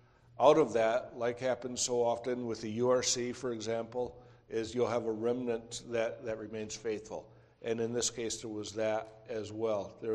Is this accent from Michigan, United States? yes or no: yes; Grand Rapids, Michigan, United States; and get this, Grand Rapids, Michigan, my hometown.